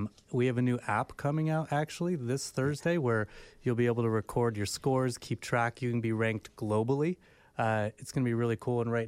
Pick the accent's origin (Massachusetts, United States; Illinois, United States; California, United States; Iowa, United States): Illinois, United States; Gurnee; So I grew up in the northern suburbs at Gurnee, Illinois, Wisconsin border.